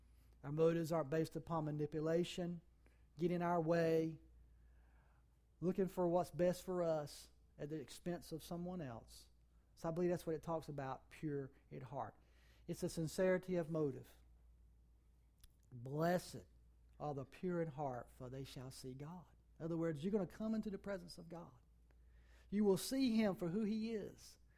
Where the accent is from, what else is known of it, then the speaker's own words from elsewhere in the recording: United States; I grew up in Wilson County. There wasn't a whole lot of forgiveness out there.